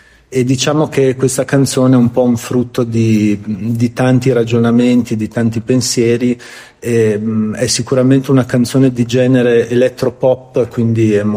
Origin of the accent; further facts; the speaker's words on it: Bolzano, Trentino-Alto Adige, Italy; Sono di Bolzano.